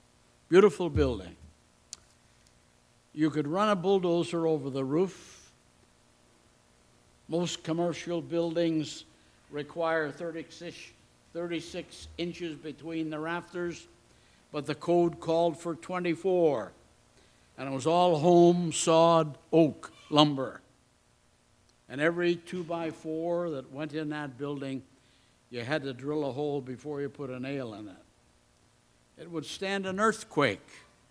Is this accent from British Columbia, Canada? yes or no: no; Nova Scotia, Canada; born there; If you ever went down eastern Canada, where I was born in Nova Scotia